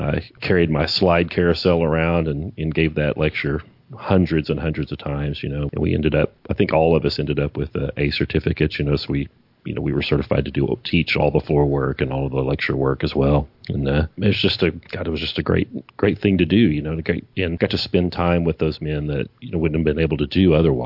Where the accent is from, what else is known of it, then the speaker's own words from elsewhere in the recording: Tulsa, Oklahoma, United States; came back to the Tulsa area. I'm from the Tulsa area.